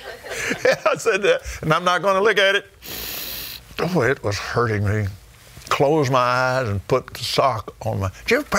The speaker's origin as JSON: {"language": "English", "region": "Texas", "country": "United States", "said": "I'm from Texas. It's not an ottoman."}